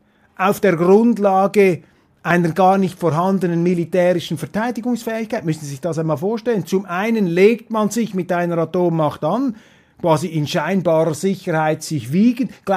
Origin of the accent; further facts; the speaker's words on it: Switzerland; mich als Schweizer